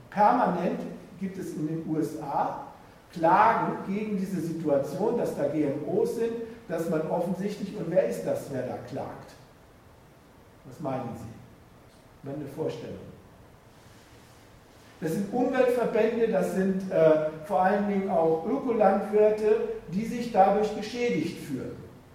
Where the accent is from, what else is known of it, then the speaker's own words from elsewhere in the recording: Austria; wir als Österreicher erklären uns mal für Gentechnik frei